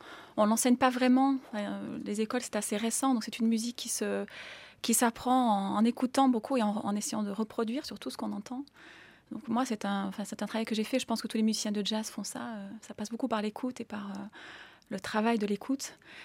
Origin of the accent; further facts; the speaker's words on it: France; Je suis française, j'ai pas particulièrement d'origine étrangère.